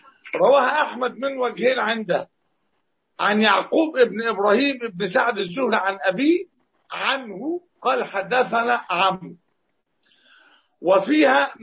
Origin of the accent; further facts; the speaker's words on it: Egypt; accent: Egyptian; يعني اللفظه بقى بلهجتنا المصريه يقول لك البجاحه في الكلام